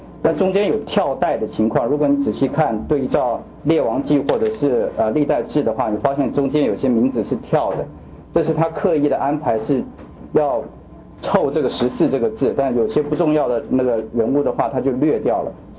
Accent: China

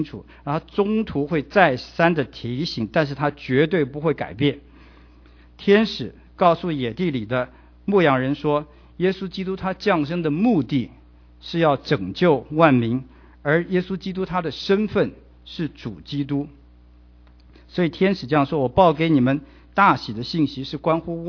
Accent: Xindian, New Taipei, Taiwan; 我记得我小的时候，我们家小时候住在新店碧潭那里

